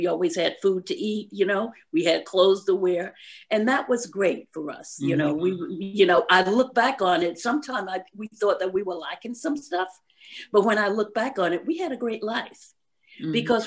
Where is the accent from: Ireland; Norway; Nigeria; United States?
United States; Georgia; born there; moved away; also born or lived in Savannah / Long Island; I was born in Georgia, and after that, I went to school in Savannah. I left Savannah and I went to New York. I lived on Long Island.